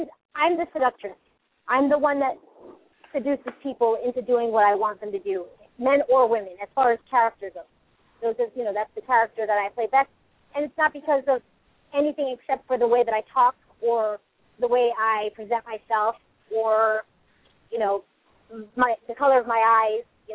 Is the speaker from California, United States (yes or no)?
no; Lockport, New York, United States; And I grew up with her in Lockport, New York